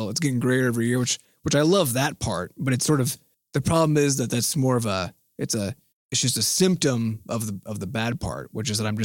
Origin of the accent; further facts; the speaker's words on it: Midwest, United States; Like, yeah, I'm from the Midwest.